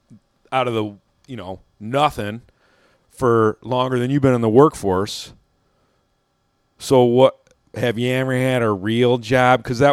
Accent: Wisconsin, United States; And then he saw my set, and then he knew I was from Wisconsin.

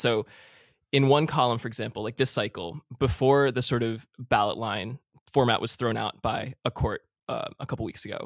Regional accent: New Jersey, United States; also born or lived in New York; I grew up in Jersey, but I was born in New York.

